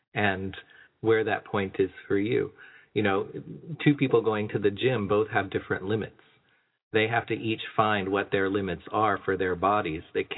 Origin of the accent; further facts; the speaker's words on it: Canada; We are Canadian.